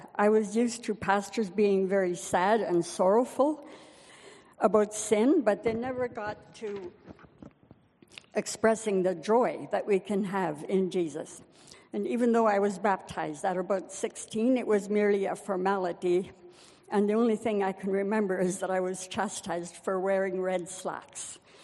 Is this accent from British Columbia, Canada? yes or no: yes; Vanderhoof, British Columbia, Canada; I was born and raised in Vanderhoof in a very large family.